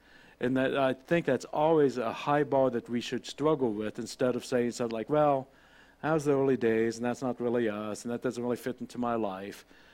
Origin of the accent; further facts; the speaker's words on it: Johnstown, United States; also born or lived in Mansfield, United States; so I was born in Mansfield, so that's kind of my hometown. I grew up in Johnstown for about 20-some-odd years, for the most part of my life. So I consider that my hometown.